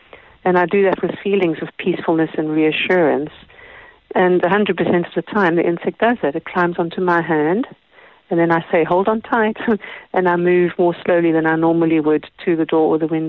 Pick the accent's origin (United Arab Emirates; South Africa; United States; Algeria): South Africa; I was living in the States for a couple of years and doing my tracking training, following footprints in the sand. But because I grew up here in South Africa